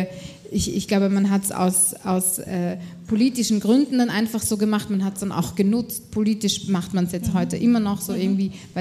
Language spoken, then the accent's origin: German; Austria; also ich bin Österreicherin